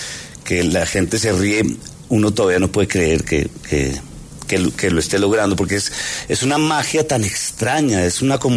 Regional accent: Colombia; Y honestamente, como colombiano, me siento mal decir esto

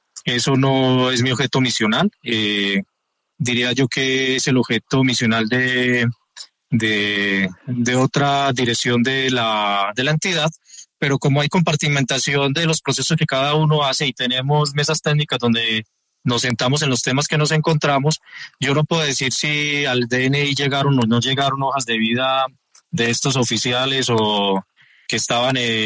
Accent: Itagüí, Antioquia, Colombia; Yo soy de Itagüí y en Itagüí, digamos, tengo amigos

